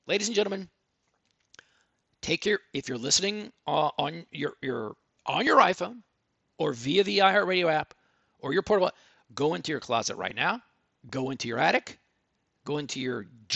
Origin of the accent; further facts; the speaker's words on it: Texas, United States; because listen, I'm a Texan, but I really don't have the hat.